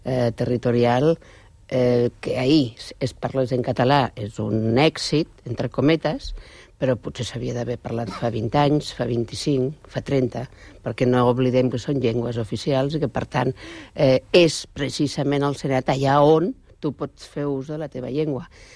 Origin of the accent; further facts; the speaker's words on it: Barcelona, Catalonia, Spain; jo sóc de Barcelona, perquè vaig néixer a Barcelona, però el català meu l'he sentit sempre amb un accent diferent